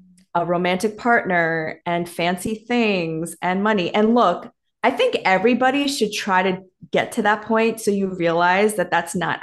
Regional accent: New York, United States; I grew up in, born and raised in New York, and I grew up with immigrant parents.

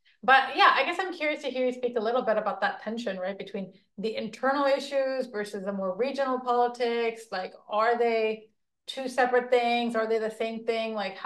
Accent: Jerusalem, Palestine; my dream as like a child growing up in Jerusalem was to just break through the Israeli constrictions

